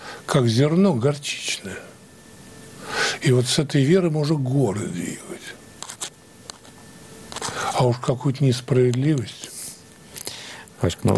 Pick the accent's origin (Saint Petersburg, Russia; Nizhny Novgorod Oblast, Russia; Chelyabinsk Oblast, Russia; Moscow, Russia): Moscow, Russia; Мы, москвичи, вот очень даже замечательно получилось